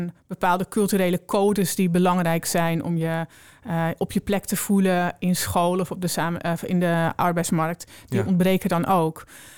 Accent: Netherlands; Ik denk dat wij als Nederlanders best wel verwend zijn.

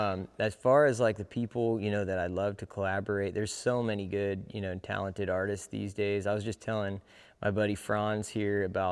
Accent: California, United States; I grew up in California, but just like Texas, there's a lot of like Mexican influence with like the culture, the music, you know, food, all that stuff.

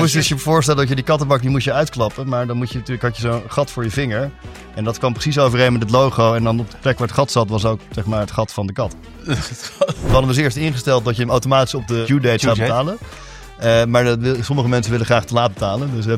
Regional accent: Amsterdam, North Holland, Netherlands; Dus ik kom dus helaas uit Amsterdam.

